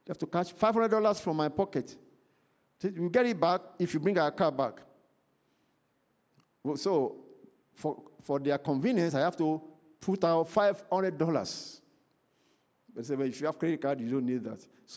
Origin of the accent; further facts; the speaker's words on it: Nigeria; moved away as an adult; When I came to this country, the first time I came to this country from Nigeria, just for a visit, and I wanted to rent a car at the airport.